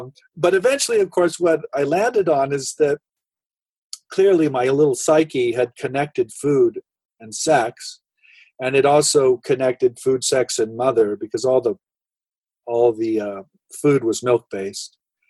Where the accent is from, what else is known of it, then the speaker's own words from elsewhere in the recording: Nebraska, United States; I grew up in Nebraska in a farming community, and when I hit adolescence, I grew up, I had a kind of idyllic childhood.